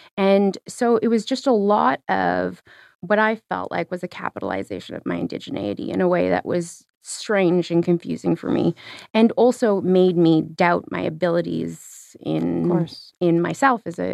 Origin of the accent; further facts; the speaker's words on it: Canada; I mean, it is hard for me to know because I'm from the Arctic.